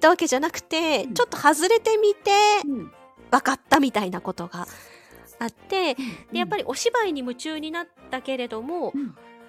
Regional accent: Yamaguchi, Japan; まあ、西日本にある、まあ、私山口県なんですけれども、岡山県にある大学に行きました

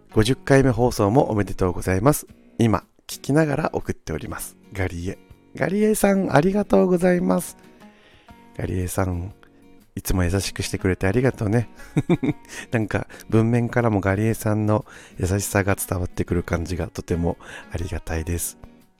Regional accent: Okinawa, Japan; born there; now in Tokyo, Japan; この番組は沖縄生まれ東京在住40歳のおじさん芸が日常のあれこれや皆さんからのお便りにあーだこうだとユンタクしながらお届けする

